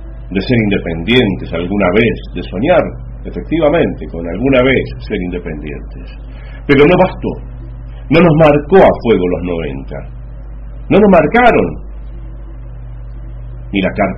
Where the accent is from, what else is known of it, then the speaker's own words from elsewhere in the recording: Argentina; qué carajo somos los argentinos